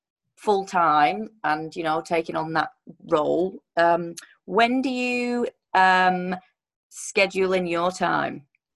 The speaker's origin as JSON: {"language": "English", "region": "England", "country": "United Kingdom", "said": "That's a biscuit to me. I'm English"}